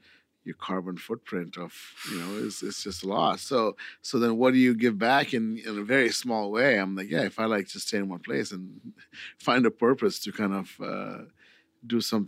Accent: India; I'm from India

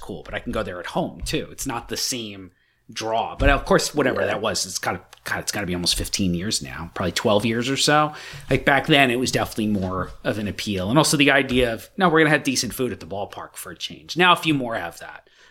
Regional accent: New York, United States; I'm from Suffolk, so a little further up. I know those places very well.

